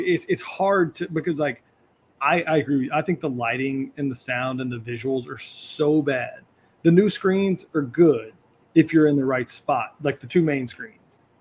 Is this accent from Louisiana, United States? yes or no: yes; Lake Charles, Louisiana, United States; I'm from Lake Charles and we have this old ass facility, the Burton Coliseum, where they host fucking fucking rodeos.